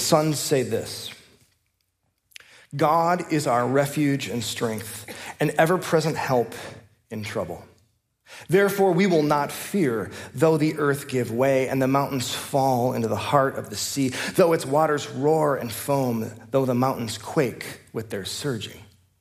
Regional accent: England, United Kingdom; At Christmas, we sing, we're English, so we say it differently.

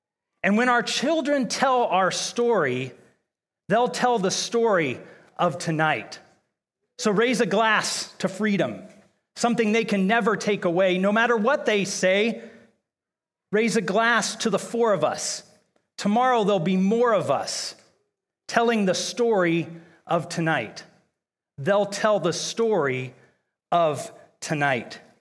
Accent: Columbus, Ohio, United States; now in Cincinnati, United States; And so I will say I grew up in Columbus

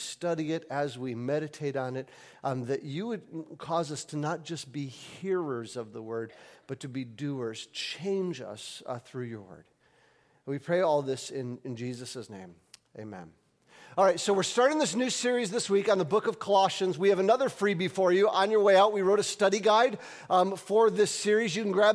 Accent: Lansing, Michigan, United States; Like, we love Lansing because we live in Lansing. But if I go anywhere else and I mention I'm from Lansing, they're like, yeah, whatever.

